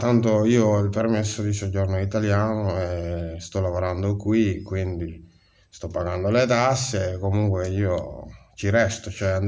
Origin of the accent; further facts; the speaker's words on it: Gambia; Italian is a second language; now in Italy; vengo dal Gambia, vivo in Italia da aprile 2014.